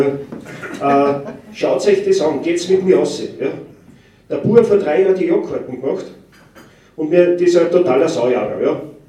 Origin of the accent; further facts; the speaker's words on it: Lower Austria, Austria; das ist bei uns im Waldviertel und auch im Mühlviertel oder so, das ist der Wald, ja